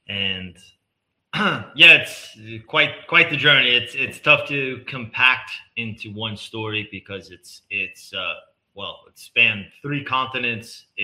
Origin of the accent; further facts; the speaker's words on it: Queens, New York, United States; And I guess growing up in Queens, in my neighborhood, it was very much you didn't have a seat at the table unless you had a resume, unless you did real things.